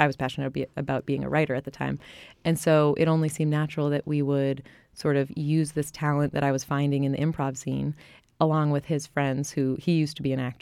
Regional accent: Fargo, North Dakota, United States; born there; I was born here. I was born in Fargo, North Dakota, which is so weird.

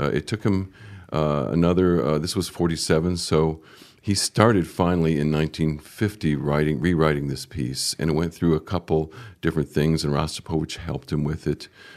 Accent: Kalamazoo, Michigan, United States; as I was growing up in Kalamazoo, Michigan, of course, learning the cello

